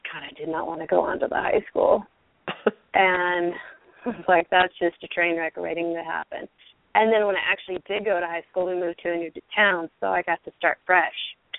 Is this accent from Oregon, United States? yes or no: yes; Oregon, United States; In Oregon.